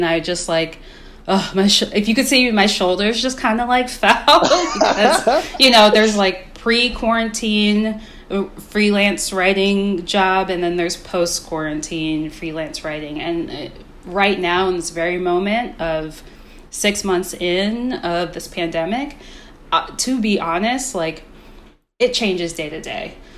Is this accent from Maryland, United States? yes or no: yes; Maryland, United States; driving from where I grew up in Maryland to DC every day to do the externship